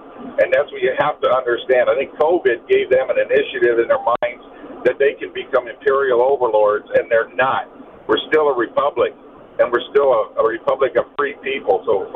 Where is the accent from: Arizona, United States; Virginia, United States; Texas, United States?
Arizona, United States; Flagstaff; Growing up in Flagstaff, we didn't have a team, of course, and we had our WGN, so we all watched our Cubs.